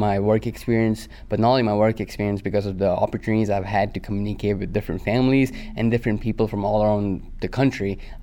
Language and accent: English; Dubai, United Arab Emirates; English is a second language; moved away as an adult; Speaking was not my asset when I was a freshman or when I came from Dubai, but it has grown me into a better speaker.